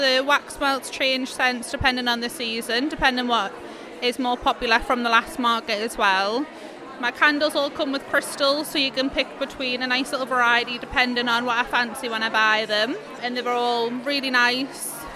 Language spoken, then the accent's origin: English; Rowlands Gill, North East England, United Kingdom; I'm from Rowlands Gill.